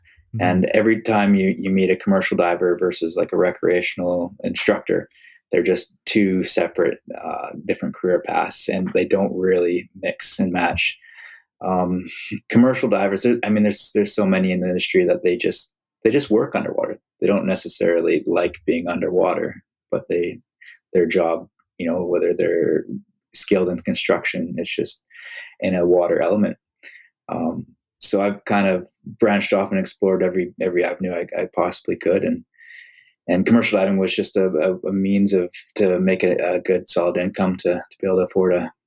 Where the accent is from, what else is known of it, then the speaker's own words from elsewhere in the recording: British Columbia, Canada; I grew up on the Sunshine Coast, British Columbia, and I was, you know, very spoiled with where I grew up.